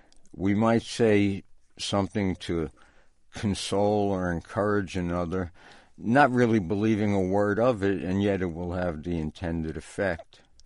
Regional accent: Newark, New Jersey, United States; I'm from Newark, New Jersey.

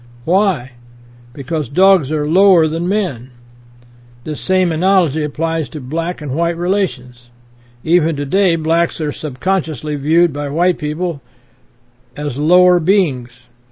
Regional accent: United States

